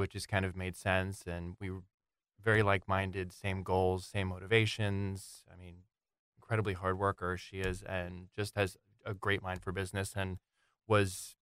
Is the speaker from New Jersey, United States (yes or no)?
yes; New Jersey, United States; Well, I grew up in South Jersey, born and raised.